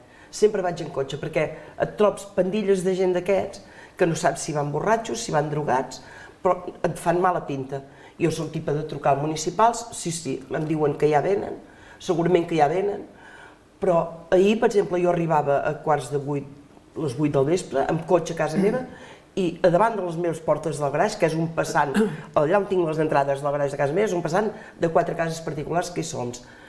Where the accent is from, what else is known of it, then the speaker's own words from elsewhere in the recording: Olot, Catalonia, Spain; Olot, jo estic enamorada del meu Olot, jo soc olotina pels 4 costats. I jo m'he estimat molt el meu poble d'Olot.